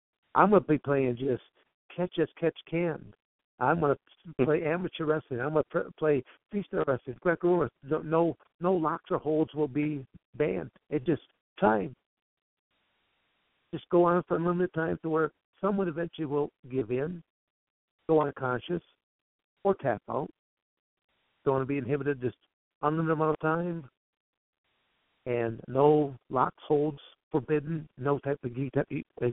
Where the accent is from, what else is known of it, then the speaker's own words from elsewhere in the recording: Coldwater, Michigan, United States; So like I'm born and raised in Michigan